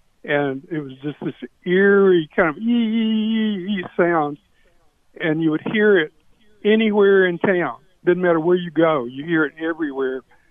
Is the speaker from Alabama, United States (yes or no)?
yes; Montevallo, Alabama, United States; I live just south of Birmingham, but my hometown is Montevallo, and I was there on Thursday and Friday of this week